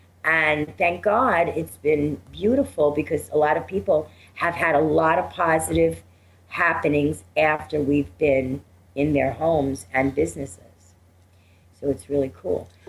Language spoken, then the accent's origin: English; United States; And being American Indian, we believe that when we come into, when we come back from going places, we always pick up our smudge bowl and smudge ourselves.